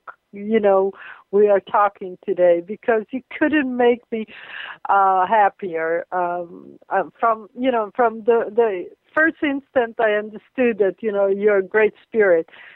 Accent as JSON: {"language": "English", "country": "Israel", "said": "without even knowing that I'm from the, you know, Israel, and I'm talking from Israel and the Holy Land"}